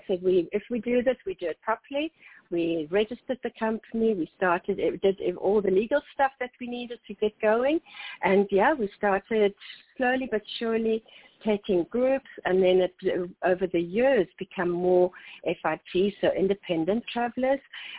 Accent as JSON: {"language": "English", "country": "South Africa", "tie": "born or raised there", "moved": "as an adult", "lives_now": "United States", "said": "I was born in South Africa. I was raised and born in South Africa, spent my first 40 years in South Africa, and then moved with my family, my husband and our three children to USA for Robin's job."}